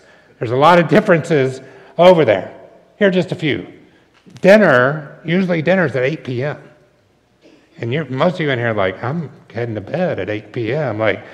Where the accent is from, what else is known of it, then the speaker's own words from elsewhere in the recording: the South, United States; now in New York, United States; I grew up in the South. I've lived in New York for 11 years, very different cultures.